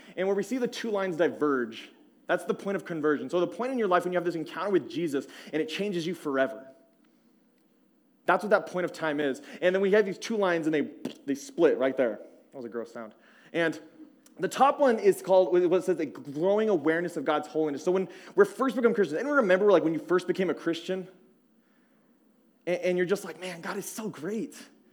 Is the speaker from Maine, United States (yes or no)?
no; Tucson, Arizona, United States; My sister, we grew up in Tucson, and she knows Jose.